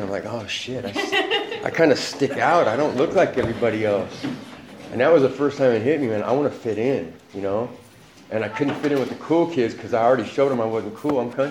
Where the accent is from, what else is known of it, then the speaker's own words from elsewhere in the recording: Portland, Oregon, United States; born there; I was born in Portland, Oregon, and to mom and dad, and had a little sister.